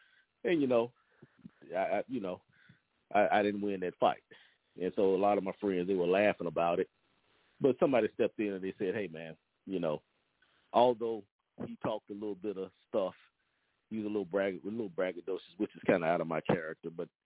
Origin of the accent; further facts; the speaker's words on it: Louisiana, United States; Speaking of the TBL, last year, my home state team, close to my hometown, the Shreveport Mavericks, Shreveport Mavericks, they won the whole thing for the TBL.